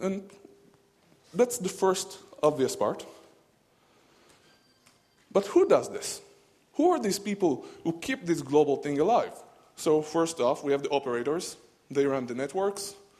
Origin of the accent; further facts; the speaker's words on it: Israel; I'm from Israel.